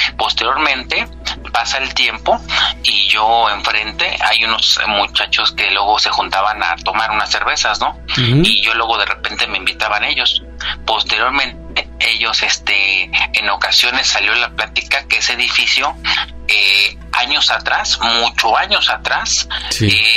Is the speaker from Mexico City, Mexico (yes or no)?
yes; Mexico City, Mexico; Yo soy originario de México DF, ¿por dónde queda esto? Por la zona del Metro Canal del Norte, más o menos, que es Congreso de la Unión, más o menos por esa zona. Yo vivía por ahí antes.